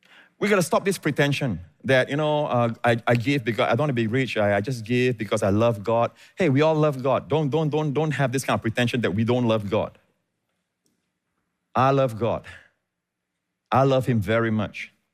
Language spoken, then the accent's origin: English; Singapore; I'm a Singaporean born in Kanan Kerbau Hospital.